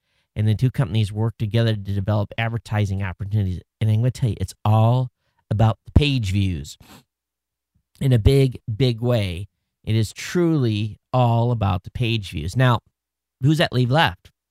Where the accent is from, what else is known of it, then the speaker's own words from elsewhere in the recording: Michigan, United States; I grew up in Michigan. I know our school didn't have a basement, but you would think right there, you know, you're in tornado country.